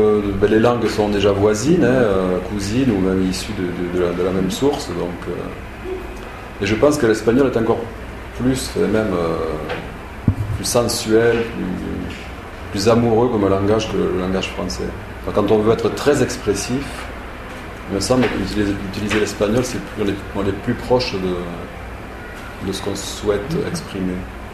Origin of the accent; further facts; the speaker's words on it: Astaffort, Nouvelle-Aquitaine, France; also born or lived in Agen; De Astaffort, dans le 47, dans le Lot-et-Garonne, mais je suis né à Agen. Hein. Donc Agen, voilà, la grande ville à côté, enfin grande, oui, qui a maintenant 30 ou 40 000 habitants, un truc comme ça. Et voilà, mes parents ont toujours vécu dans ce petit village.